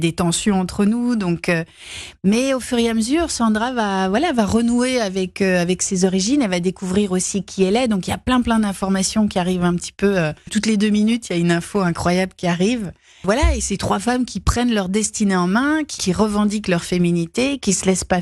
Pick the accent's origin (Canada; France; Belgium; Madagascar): Belgium; accent: Belgian; Non, mais c'est vrai que notre humour belge est basé sur l'autodérision de l'accent de beaucoup de Belges